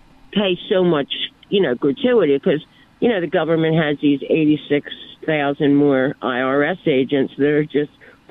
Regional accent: Philadelphia, Pennsylvania, United States; now in Mount Laurel, United States; Because we moved to the country, to Mount Laurel, New Jersey, which is no more country than Chicago, probably. But if you're from Philly, it's the country.

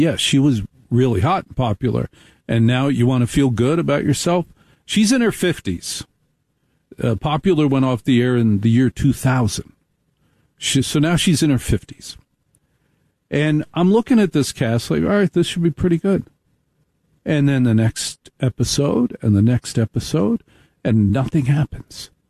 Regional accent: New Jersey, United States; I'm going to pronounce it like I'm from Jersey because I'm from Jersey.

